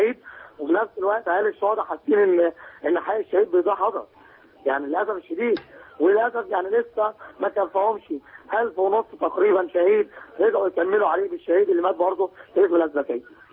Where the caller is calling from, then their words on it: Cairo, Cairo Governorate, Egypt; انا من ميدان التحرير،